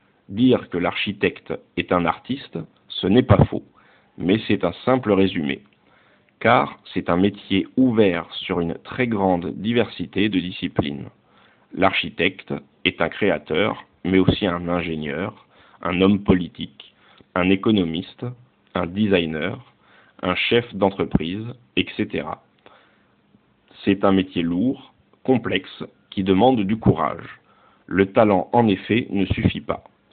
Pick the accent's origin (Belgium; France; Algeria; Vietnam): France; Clermont-Ferrand, Auvergne-Rhône-Alpes; Je suis né à Clermont-Ferrand, dans une famille d'ingénieurs, elle-même d'origine paysanne. Le monde, pour moi, gamin, c'était la nature, les monts d'Auvergne, la Lozère, la faune et la flore.